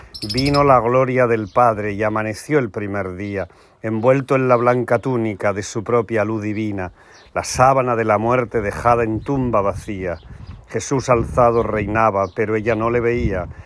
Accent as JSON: {"language": "Spanish", "town": "Porcuna", "region": "Andalusia", "country": "Spain", "tie": "born there", "said": "aunque tengo que recordar siempre que mi pueblo de nacimiento es Porcuna, al que quiero muchísimo"}